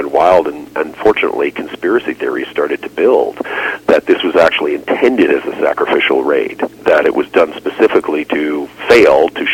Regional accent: Canada; as a Canadian military historian, you can't get away from Dieppe.

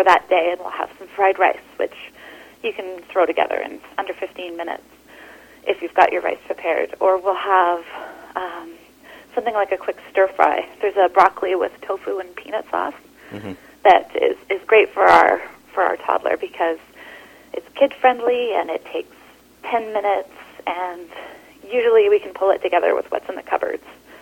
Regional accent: Surrey, British Columbia, Canada; now in Vancouver, Canada; I grew up in Surrey, which is a great Indian food, large, vibrant Indian community

